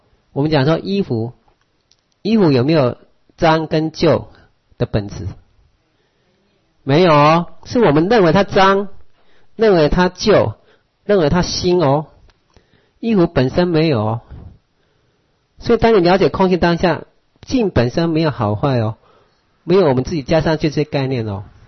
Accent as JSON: {"language": "Chinese", "country": "Taiwan", "said": "我们台湾人比较标准比较低啦"}